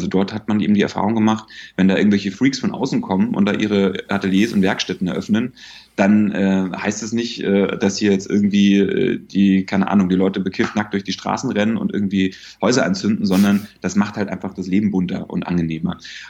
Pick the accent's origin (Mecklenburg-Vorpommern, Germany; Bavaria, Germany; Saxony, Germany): Bavaria, Germany; In Bayern, wo ich herkomme